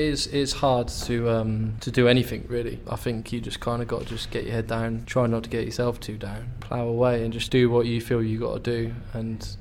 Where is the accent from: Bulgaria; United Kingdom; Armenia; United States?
United Kingdom; Southampton, South East England; I'm from Southampton originally